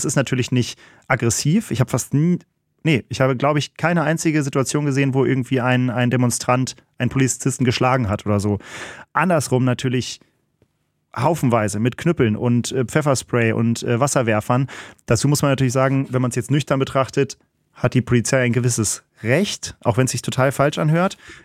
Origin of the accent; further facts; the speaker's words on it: North Rhine-Westphalia, Germany; Also ich komme ja hier aus NRW